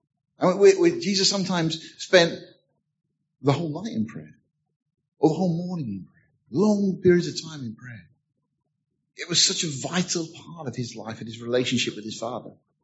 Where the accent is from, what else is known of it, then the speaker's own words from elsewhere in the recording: Deal, South East England, United Kingdom; growing up in Deal in Kent, I used to look out across the sea, and on a clear day you can see France quite easily.